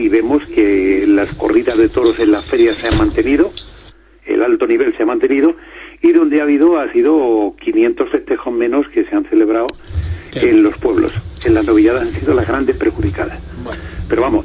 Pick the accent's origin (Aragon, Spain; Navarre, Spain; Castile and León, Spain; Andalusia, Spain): Castile and León, Spain; Ávila; como decimos vulgarmente por mi tierra de Ávila, ni chicha ni limoná